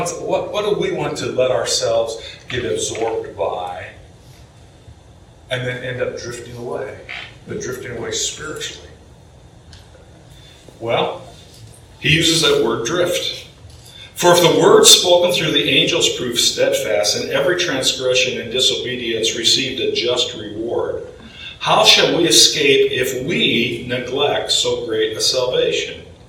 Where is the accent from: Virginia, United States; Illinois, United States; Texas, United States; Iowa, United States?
Iowa, United States; Le Mars; and I was in my hometown of Lamar's, Iowa.